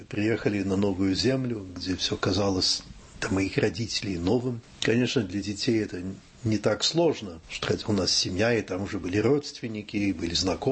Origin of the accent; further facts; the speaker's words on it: Île-de-France, France; я родился под Парижем. В 1945 году, когда вот как раз когда война кончилась, конечно, я этого не помню, но родители, для них это много чего значило. И мы жили здесь.